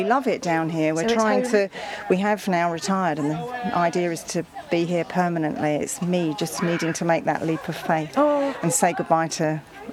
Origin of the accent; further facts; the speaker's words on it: London, United Kingdom; Well, I'm from London and Charmouth